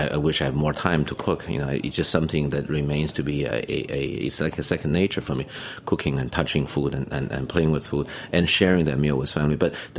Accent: Beijing, China; I grew up in Beijing, right? It's just not enough.

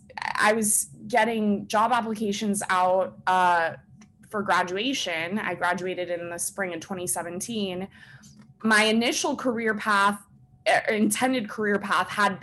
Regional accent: Miami, Florida, United States; I'm from Miami.

